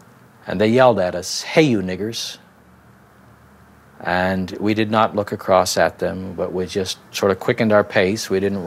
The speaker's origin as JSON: {"language": "English", "region": "Ohio", "country": "United States", "tie": "born or raised there", "said": "And I thought this could be any Midwestern community like I grew up in Ohio."}